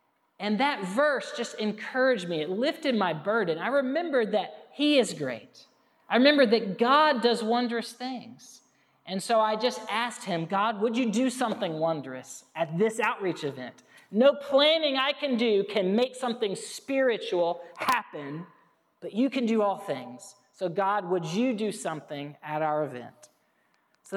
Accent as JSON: {"language": "English", "region": "Alabama", "country": "United States", "said": "I'm from Alabama. I'm an Alabama football fan."}